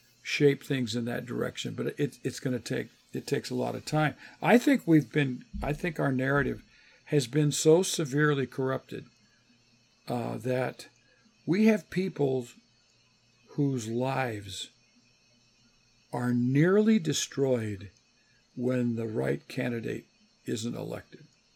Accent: United States; I grew up in the United States.

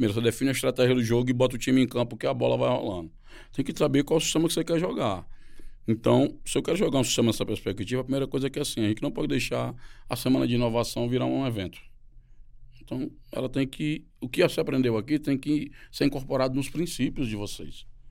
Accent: Northeast Region, Brazil; eu sou da cidade do Nordeste, as beira-mar são reformadas o tempo todo

